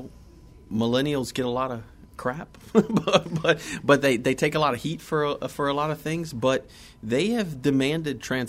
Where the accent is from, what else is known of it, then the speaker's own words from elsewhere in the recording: Louisiana, United States; growing up in South Louisiana